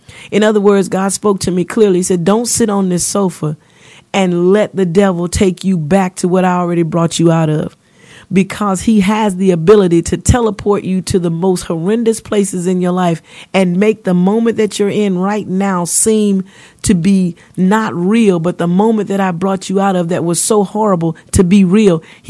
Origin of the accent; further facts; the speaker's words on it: Louisiana, United States; I was sharing with you guys how I was raised up in Louisiana. I was born in Louisiana, and how the little lady at the country store had terms of endearment for me and my sister.